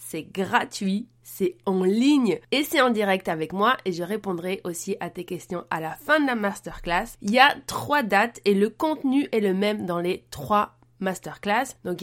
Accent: France; accent: French; Je le dis avec mon super accent français.

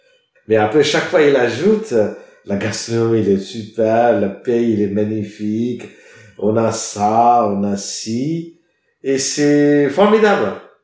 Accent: India; moved away as an adult; also born or lived in Adelaide, Australia; j'ai fait toutes mes études jusqu'à toute l'école en Inde. Je suis né en Inde.

